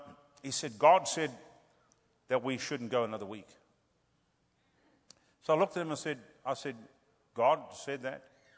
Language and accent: English; South Africa; And so back in South Africa, we bought some sheep. Well, yes, the deal. See, we're from Africa.